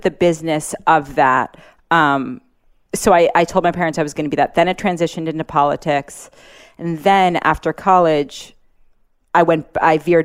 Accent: New York City, New York, United States; I grew up in Manhattan, but I might as well have been raised in the South in a way because the the customs were so strict

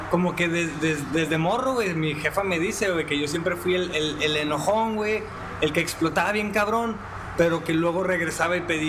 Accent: Reynosa, Tamaulipas, Mexico; yo vengo de Reynosa, güey. Entonces ahí es mucho trabajar para Pemex, güey. Es así como la norma.

